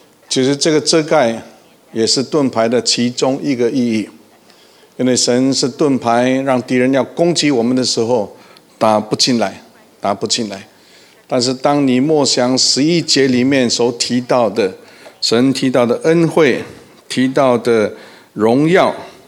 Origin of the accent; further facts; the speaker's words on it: China; 但是经常我们中国人非常的自卑，不是谦卑。